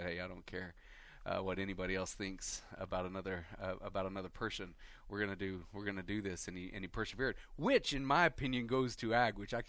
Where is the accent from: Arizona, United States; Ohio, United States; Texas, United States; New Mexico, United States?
New Mexico, United States; Dora; But growing up there, people would say, well, where did you grow up? And you know, you say Dora, New Mexico, nobody even knows where that is